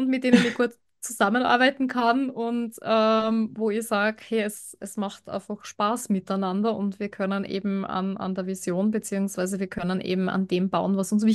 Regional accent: Austria; wie es bei uns in Österreich ist.

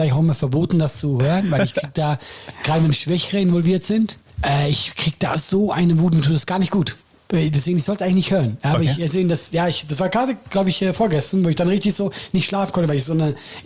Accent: Switzerland; weil Österreich und Deutschland sind ja für mich als Schweizer beides fremde Länder.

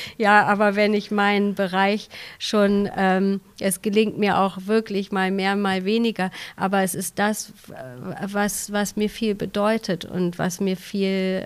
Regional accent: Hanover, Lower Saxony, Germany; in meiner Heimatstadt Hannover

